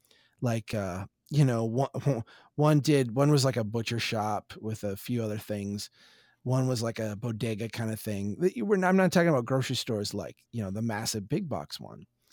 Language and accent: English; Brainerd, United States; I can see this, you know, out my window, actually. Brainerd, my hometown, it has how many dollars?